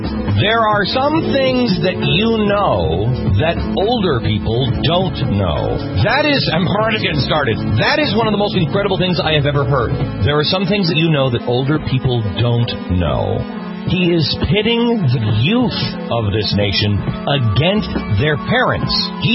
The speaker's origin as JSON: {"language": "English", "town": "Seattle", "region": "Washington", "country": "United States", "tie": "born or raised there", "said": "I mean, I grew up in the Seattle area, and we didn't have the race riots and everything else."}